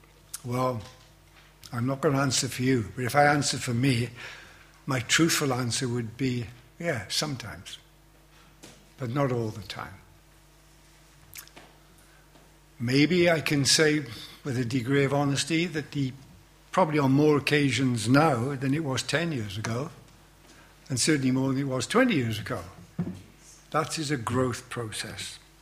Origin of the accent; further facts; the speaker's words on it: Wales, United Kingdom; when I was growing up in Wales